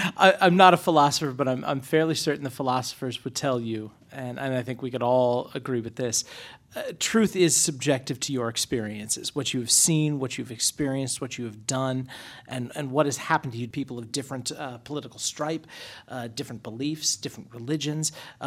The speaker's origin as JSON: {"language": "English", "region": "South Dakota", "country": "United States", "said": "I come from a very conservative household. I come from a very conservative state. I'm originally from South Dakota."}